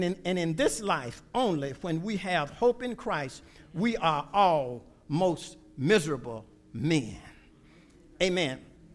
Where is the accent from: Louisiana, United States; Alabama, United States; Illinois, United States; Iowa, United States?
Alabama, United States; Growing up in Alabama, certain things happened to me